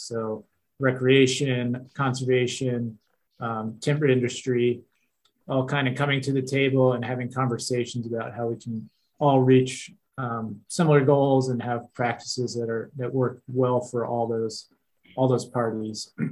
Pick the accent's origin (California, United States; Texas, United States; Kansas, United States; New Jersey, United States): New Jersey, United States; moved away; I'm also from the East Coast, from New Jersey originally, but quickly realized that was not necessarily the place for me, not enough space.